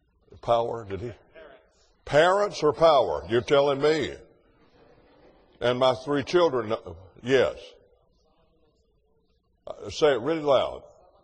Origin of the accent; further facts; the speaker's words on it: Alabama, United States; And growing up in Alabama, I grew up under one culture.